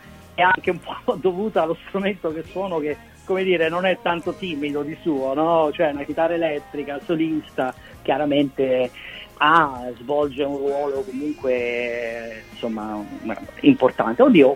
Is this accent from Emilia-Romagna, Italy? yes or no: no; Naples, Campania, Italy; io sono napoletano tra l'altro.